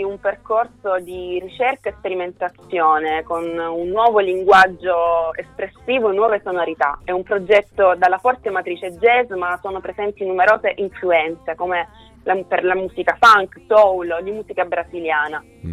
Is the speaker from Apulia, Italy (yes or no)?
yes; Lecce, Apulia, Italy; born there; now in Milan, Italy; sono nata a Lecce ma vivo a Milano già da qualche anno.